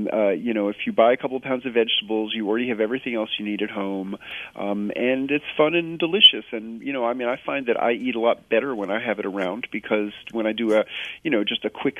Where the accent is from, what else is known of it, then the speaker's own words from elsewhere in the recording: New York City, New York, United States; as a kid growing up in New York City, I loved what we call in New York City sour pickles